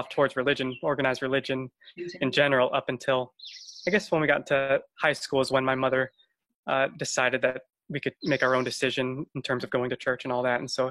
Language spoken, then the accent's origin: English; Las Vegas, Nevada, United States; moved away; also born or lived in Western Massachusetts; my mom had remarried, and my stepfather was from the Northeast, and so we moved from Las Vegas to Western Massachusetts, where my stepfather had grown up and had family ties.